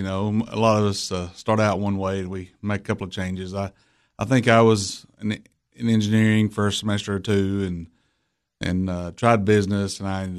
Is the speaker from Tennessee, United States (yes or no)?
yes; Tennessee, United States; Well, actually, I grew up in Clay County. Graduated from the old high school in 1994.